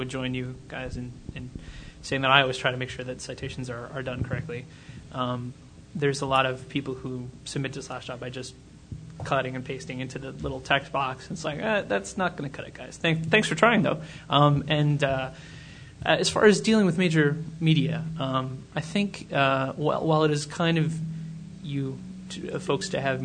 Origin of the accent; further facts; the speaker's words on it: Midwest, United States; Sorry, I'm from the Midwest.